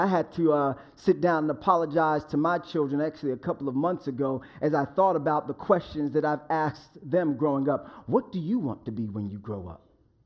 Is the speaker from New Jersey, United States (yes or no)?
yes; Englewood, New Jersey, United States; Now, I remember growing up in Englewood, New Jersey. I was, again, right outside of New York City.